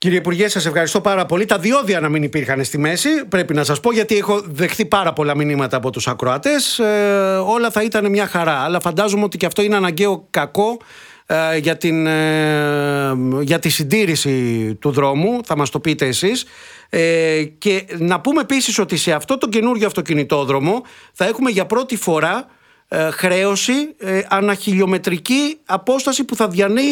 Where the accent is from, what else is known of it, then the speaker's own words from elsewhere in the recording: Molaoi, Peloponnese, Greece; είμαι από το άλλο πόδι, είμαι από τους Μολάους